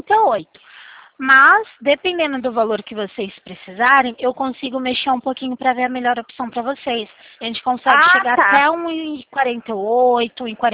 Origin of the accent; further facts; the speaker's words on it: Limeira, São Paulo, Brazil; Isso, eu sou aqui de Limeira.